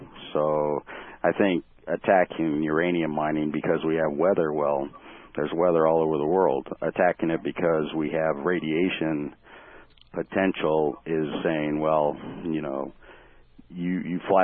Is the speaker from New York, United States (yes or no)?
no; Lynchburg, Virginia, United States; I'm from Lynchburg, and I work in the nuclear industry for Areva.